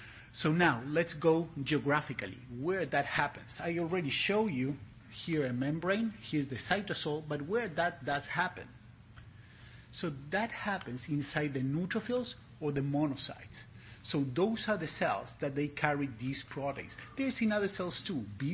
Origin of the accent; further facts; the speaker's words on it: Argentina; English is a second language; This is not because I'm from Argentina.